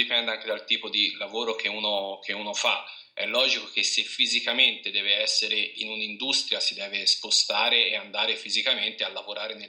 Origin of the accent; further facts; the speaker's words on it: Tuscany, Italy; in provincia di Livorno